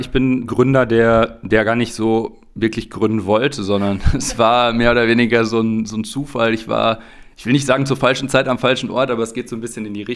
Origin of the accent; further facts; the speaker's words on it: North Rhine-Westphalia, Germany; Ja, ich bin Westfale, ja, habe es auch immer schön gefunden in NRW und in der Nähe von Dortmund.